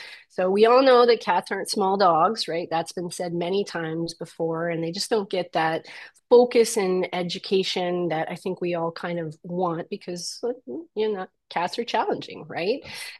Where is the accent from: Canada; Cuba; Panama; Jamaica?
Canada; So as a Canadian and certainly in parts of the United States as well, it's not easy for pet owners to actually get to veterinary care